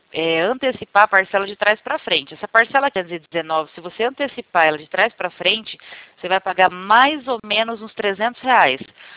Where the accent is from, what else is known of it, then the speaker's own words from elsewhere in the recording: São Paulo, Brazil; Não, eu não sou do Tatuapé, eu sou de São Paulo.